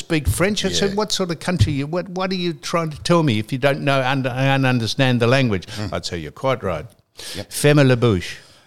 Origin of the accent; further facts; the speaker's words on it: Australia; And I'm an Australian speaking English, and I know there's plenty of people here that don't speak English